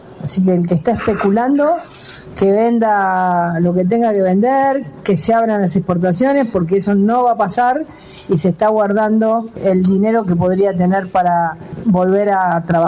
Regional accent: Buenos Aires, Argentina; yo soy de la Ciudad de Buenos Aires, toda mi vida he sido de la Ciudad de Buenos Aires, porteño orgulloso. Acá en Córdoba me van a matar

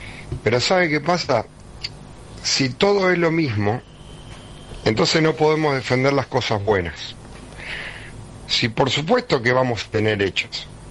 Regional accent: Rosario, Santa Fe, Argentina; Nuestro tricentenario. Y yo soy rosarino.

